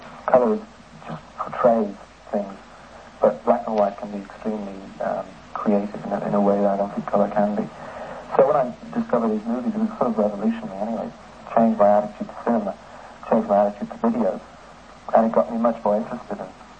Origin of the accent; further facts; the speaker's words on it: Dublin, Leinster, Ireland; No, but then cinema was very boring when I was growing up.